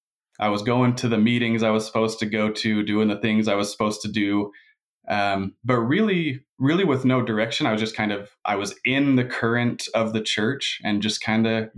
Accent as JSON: {"language": "English", "town": "Riverton", "region": "Utah", "country": "United States", "tie": "born or raised there", "said": "Born and raised in Riverton, Utah. Actually, both my wife and I grew up there."}